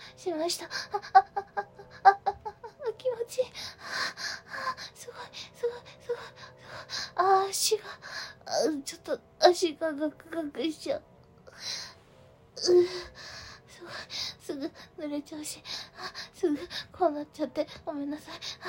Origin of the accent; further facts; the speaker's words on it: Tokyo, Japan; 出身は東京です。